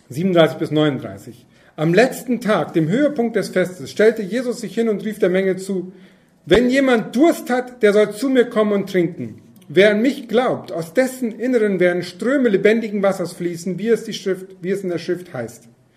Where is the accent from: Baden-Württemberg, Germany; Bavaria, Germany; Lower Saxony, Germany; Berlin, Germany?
Lower Saxony, Germany; Berne; ich bin dann zu Hause gewesen, ah, ich gehe noch mal raus. Bei uns in Berne, da gibt es noch so einen Teich